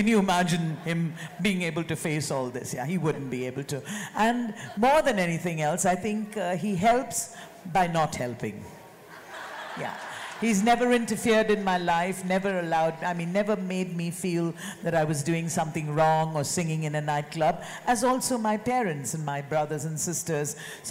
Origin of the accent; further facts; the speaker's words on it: Mumbai, Maharashtra, India; I grew up in Bombay